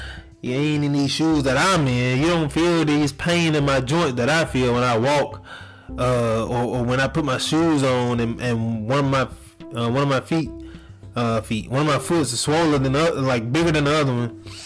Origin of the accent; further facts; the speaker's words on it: the South, United States; And I'm from the South, so when we eat to get full.